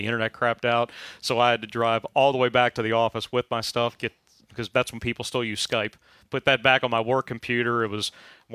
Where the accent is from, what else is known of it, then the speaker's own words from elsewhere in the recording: Cumberland, Maryland, United States; the first time I ever did stats for the local radio station was the annual homecoming game in my hometown. The two public schools in Cumberland, Maryland, Allegheny High School and Fort Hill, they share the same home field